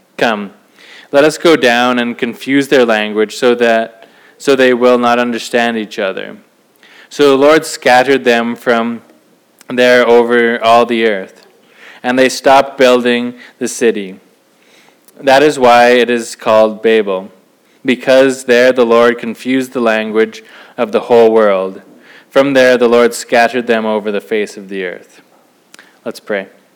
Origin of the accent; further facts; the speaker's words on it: Canada; they sometimes assume that as a Canadian, you speak at least two languages, English and French